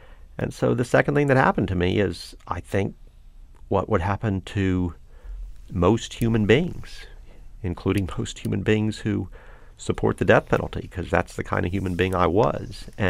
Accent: United States; And I'm an American and I'm a lawyer and I believe in the value of equality.

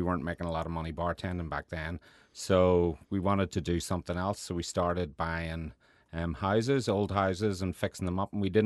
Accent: Ireland; now in United States; Yeah, growing up in Ireland, I mean, we grew up in the 70s and 80s

